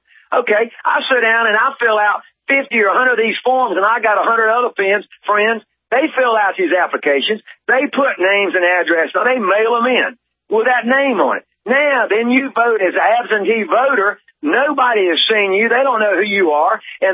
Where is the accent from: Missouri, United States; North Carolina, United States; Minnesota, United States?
North Carolina, United States; Charlotte; In Charlotte, North Carolina. I was born and raised in Charlotte.